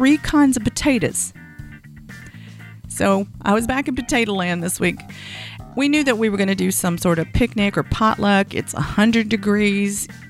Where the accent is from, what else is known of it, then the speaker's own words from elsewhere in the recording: Virginia, United States; I just got back from an epic trip to my hometown in Virginia.